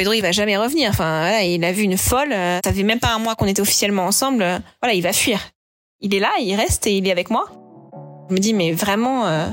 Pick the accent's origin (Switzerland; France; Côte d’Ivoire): France; Normandy; il sait que je suis normande